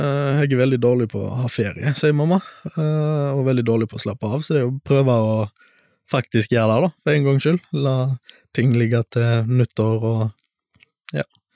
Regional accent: Stord, Vestland, Norway; Som student i Bergen så drømmer jeg om å komme hjem igjen til Stord. Det er, for meg så er Sunnhordland det her jeg har vokst opp. Vi har vokst opp på Lervik med hutta på Rubbestadneset

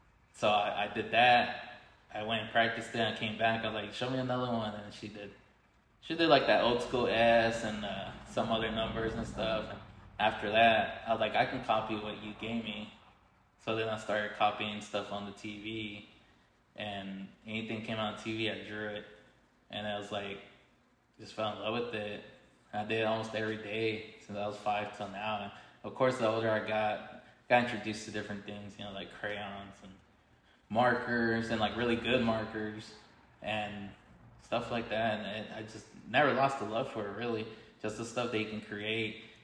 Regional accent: Acuña, Coahuila, Mexico; now in United States; I was young. I was living in Mexico. I'm originally from Acuña, and I remember growing up as a kid

